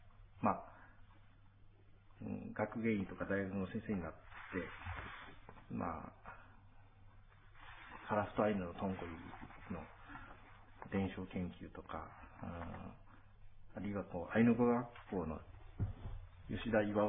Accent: Sapporo, Hokkaido, Japan; 生まれも育ちも札幌です。

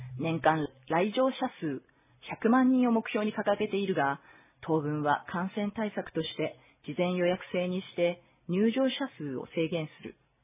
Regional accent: Tokyo, Japan; now in Biratori, Japan; 東京都出身です。22歳の時、ヒッチハイクでビラ取町二谷に立ち寄りました。

